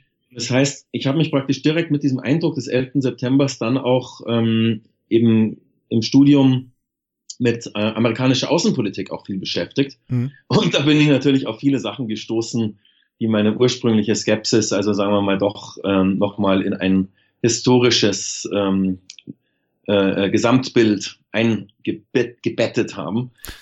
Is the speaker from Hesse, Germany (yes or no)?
no; Munich, Bavaria, Germany; now in Hamburg, Germany; Ich habe mich so als Münchner und bayerischer Lokalpatriot in Hamburg durchaus auch ein bisschen schwer getan und gefremdelt und so.